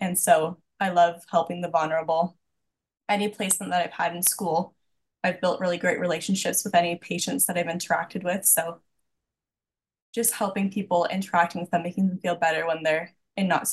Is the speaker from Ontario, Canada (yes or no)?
yes; Port Hope, Ontario, Canada; I was born and raised in Port Hope. I am a Christian.